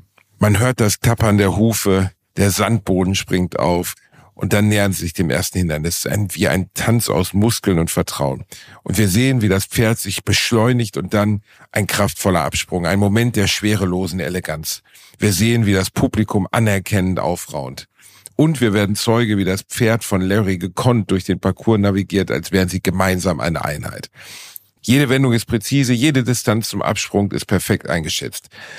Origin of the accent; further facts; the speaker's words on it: Gelsenkirchen, North Rhine-Westphalia, Germany; ich komme aus Gelsenkirchen-Rottau. Das nennt man ja auch die Upper East-Zeit des Ruhrgebiets.